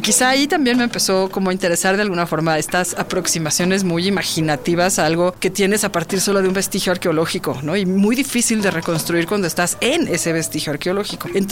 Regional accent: Mexico City, Mexico; yo también soy chilanga de origen, nací en Narvarte, ya lo he dicho

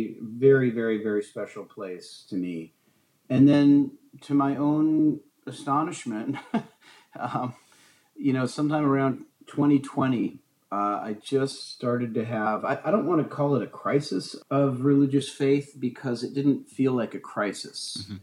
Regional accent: Portland, Oregon, United States; My Jewish journey, well, I grew up here in Portland, Oregon.

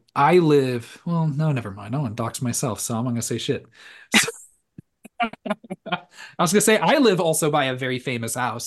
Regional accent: San Diego, California, United States; This is, you know, I mentioned that this was in San Diego. Mm-hmm. We're from San Diego.

